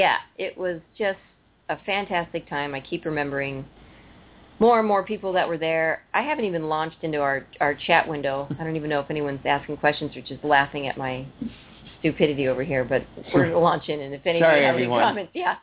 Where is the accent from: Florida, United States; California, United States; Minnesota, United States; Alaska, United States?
California, United States; Napa; because I am from Napa.